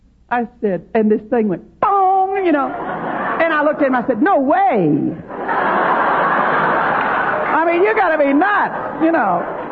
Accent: Texas, United States; moved away; 1974, I moved to the West Coast from Dallas. Now, I had always lived in Texas all my life. And I love Texas. I have friends in Texas. My family, my brothers, I have two brothers who were both born in Texas, as was I.

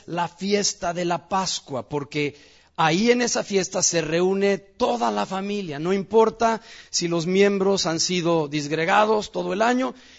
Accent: Mexico City, Mexico; born there; yo cuando nací en el Distrito Federal, la ciudad de donde provengo, capital de México, había alrededor de 6 millones de habitantes cuando yo nací hace 55 años.

